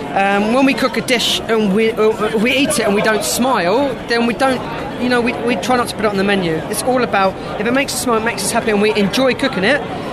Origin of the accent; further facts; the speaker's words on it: England, United Kingdom; We're both English.